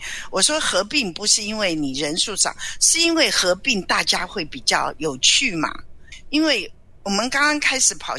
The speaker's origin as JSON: {"language": "Chinese", "country": "China", "said": "我们中国人其实很讲一个，就是有关系就没有关系"}